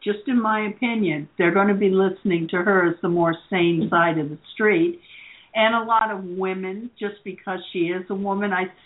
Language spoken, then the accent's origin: English; Florida, United States; Listen, I'm from Florida.